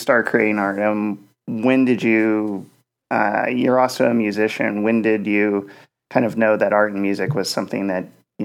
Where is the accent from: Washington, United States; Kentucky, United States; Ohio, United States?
Kentucky, United States; Louisville; I'm from Louisville, Kentucky.